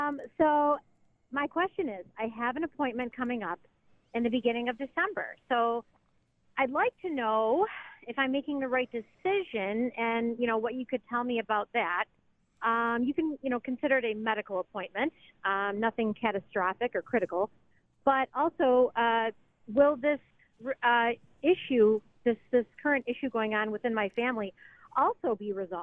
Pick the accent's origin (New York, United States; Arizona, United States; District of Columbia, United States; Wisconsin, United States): New York, United States; Niagara Falls; born there; I was born in Niagara Falls, New York.